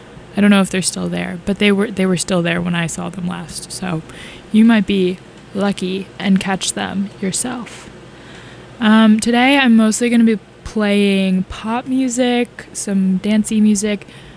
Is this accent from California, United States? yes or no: no; Philadelphia, Pennsylvania, United States; We were offered VIP tickets in my hometown of Philly by these random people, so it was definitely a scam.